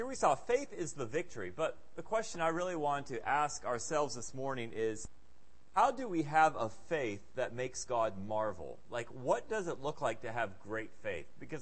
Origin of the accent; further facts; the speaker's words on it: Senegal; back when I was at MK growing up in Senegal